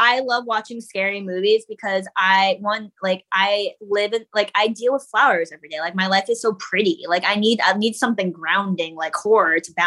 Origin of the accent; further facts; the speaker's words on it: Connecticut, United States; I mean, I grew up in Connecticut and she still lives there.